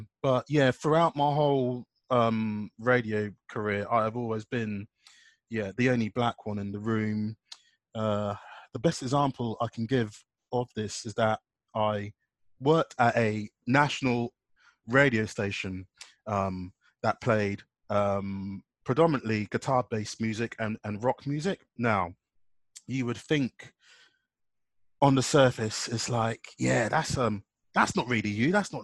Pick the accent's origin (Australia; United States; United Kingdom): United Kingdom; Reading, South East England; not just in my hometown of Reading in Berkshire, where I live